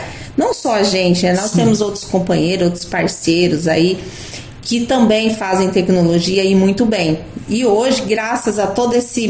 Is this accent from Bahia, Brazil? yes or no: no; Campo Grande, Mato Grosso do Sul, Brazil; born there; a gente nasceu aqui, viu, Zé? Muita gente, quando a gente nasceu em Campo Grande, Mato Grosso do Sul